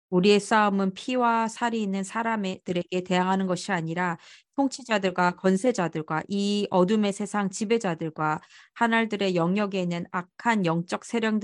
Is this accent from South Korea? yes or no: no; China; 제가 어렸을 때 공산당 중국에서 자랐을 때